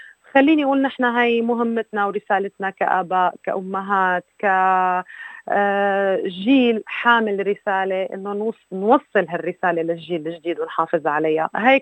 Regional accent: Syria; مدى محبتنا كسوريين أو كعرب

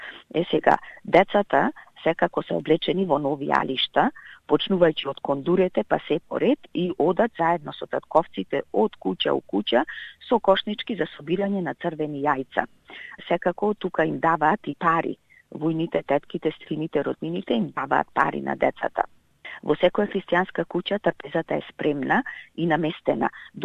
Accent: Tetovo, Polog, North Macedonia; now in Sydney, Australia; по потеко сум од Тетово, живеам тука во Сиднеј, во Австралија.

